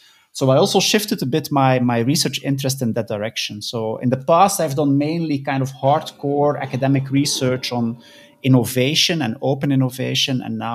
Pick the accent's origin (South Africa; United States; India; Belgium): Belgium; Flanders; I'm originally from Belgium. So I grew up in the Flemish part of Belgium, did my bachelor and master and PhD at the University of Leuven